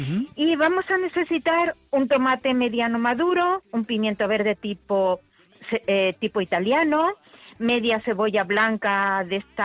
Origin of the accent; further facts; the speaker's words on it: Málaga, Andalusia, Spain; los malagueños, de antaño sobre todo, los más antiguos quizás como yo todavía, comíamos muchísimos boquerones de aquí de la Bahía de Málaga